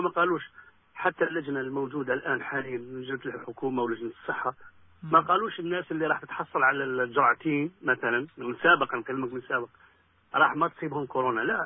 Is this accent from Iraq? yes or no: no; Algeria; moved away; شوفي يا مدام, انا من الجزائر.